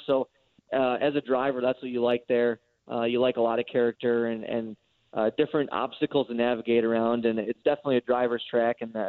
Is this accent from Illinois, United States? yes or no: no; Green Bay, Wisconsin, United States; I grew up in the Green Bay area